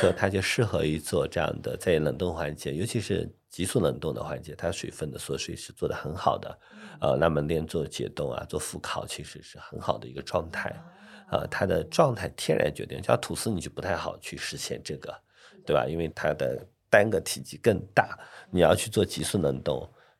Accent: Northwest China, China; 对，我们西北人一定要加醋的，对吧

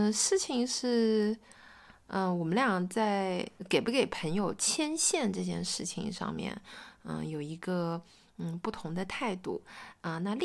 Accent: China; 就大家都会说我们中国人是讲缘分，对不对？

